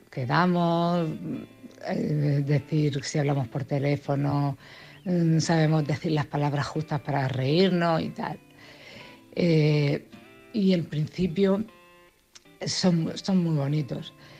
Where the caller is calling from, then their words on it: Cartagena, Spain; de Cartagena.